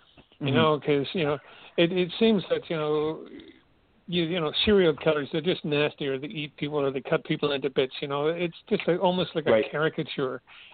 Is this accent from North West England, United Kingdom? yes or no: no; Belfast, Northern Ireland, United Kingdom; You know, I grew up in Belfast. It's you know, through a virtual war zone.